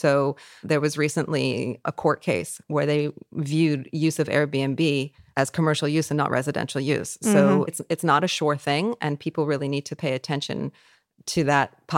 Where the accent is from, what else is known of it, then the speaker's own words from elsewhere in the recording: California, United States; I'm originally from California, so I'm really a person that's...